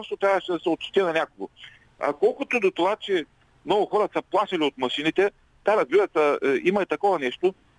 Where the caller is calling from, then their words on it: Ruse, Ruse Province, Bulgaria; съм от Русе.